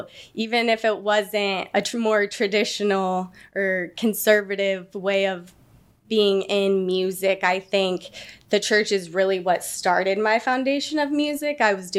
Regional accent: Indianapolis, Indiana, United States; I am from Indiana. I grew up over in the east side of Indianapolis around 42nd and Emerson.

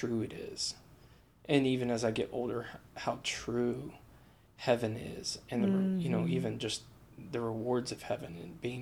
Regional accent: Greenfield, Indiana, United States; now in Pendleton, United States; I was born in Greenfield, Indiana. Okay. Just east of Indy. Okay. Lived in a small town near Greenfield. You know, I'm a country boy.

